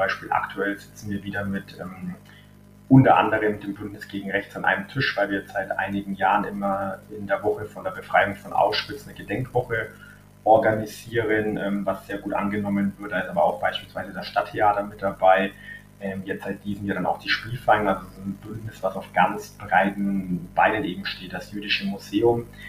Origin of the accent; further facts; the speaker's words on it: Fürth, Bavaria, Germany; Also jemand wie auch ich jetzt, der gebürtige Fürther ist, das hängt einfach zusammen.